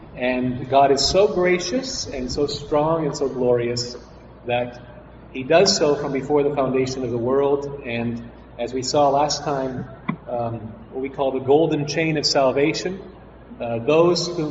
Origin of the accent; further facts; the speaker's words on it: Canada; now in Philippines; I'm a pastor from Canada